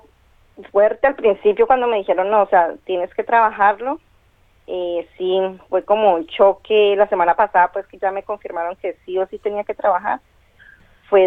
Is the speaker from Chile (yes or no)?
no; Cali, Valle del Cauca, Colombia; yo soy de Cali, entonces ahorita el 25 empiezan las ferias